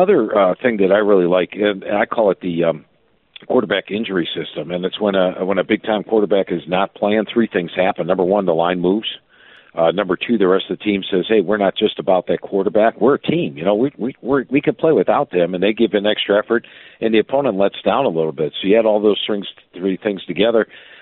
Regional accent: Cleveland, Ohio, United States; Speaking of painful, I grew up in Cleveland, okay?

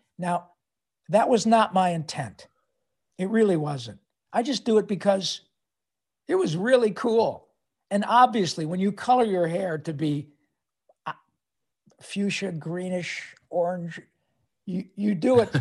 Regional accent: Detroit, Michigan, United States; as I grew up in Detroit

